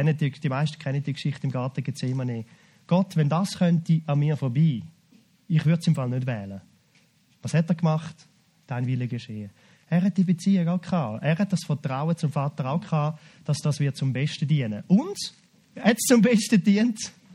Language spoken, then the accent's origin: German; Switzerland; Ich finde, wir sind grundsätzlich als Schweizer loyale Menschen.